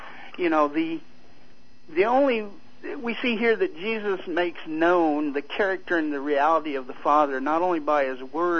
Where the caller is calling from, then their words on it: Searcy, Arkansas, United States; Well, I'm calling from Searcy, Arkansas, Tooney.